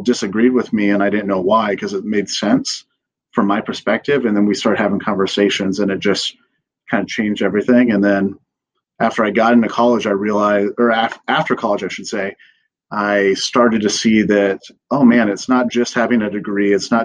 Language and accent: English; Newton, Iowa, United States; But I'm an Iowa guy. So I am a Drake alum, a 2012. But I haven't traveled very far. I'm from Newton, Iowa, originally